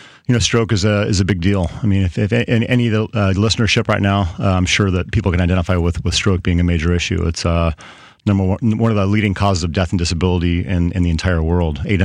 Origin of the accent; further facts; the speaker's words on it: Kansas City, Missouri, United States; And I'm actually from Kansas City.